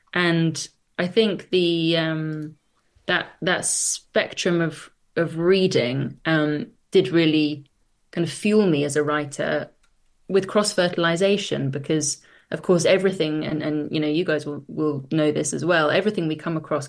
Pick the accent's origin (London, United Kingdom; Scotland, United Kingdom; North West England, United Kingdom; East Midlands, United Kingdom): London, United Kingdom; I grew up in North London and all of the gardens kind of run together.